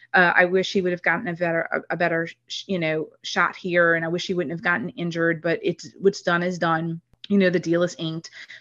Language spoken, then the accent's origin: English; New Orleans, Louisiana, United States; Second of all, okay, yeah, I'm from New Orleans. So we're going to say, yeah, I'm a little partial.